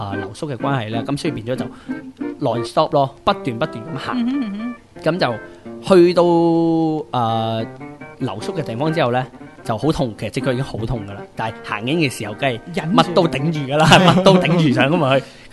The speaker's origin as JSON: {"language": "Cantonese", "country": "China", "said": "我哋中國人有一個優勝之處就係佢哋日本人用好多嘅。漢字"}